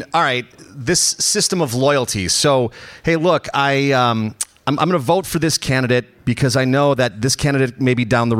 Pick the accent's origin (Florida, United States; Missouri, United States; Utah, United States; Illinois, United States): Illinois, United States; Elmwood Park; But I was just thinking about growing up. I grew up in Elmwood Park.